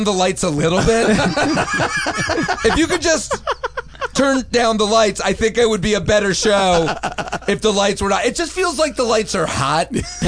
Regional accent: New Jersey, United States; I'm from New Jersey, so maybe they could smell it.

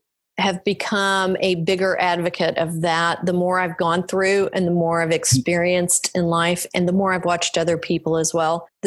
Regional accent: the South, United States; I grew up in the South.

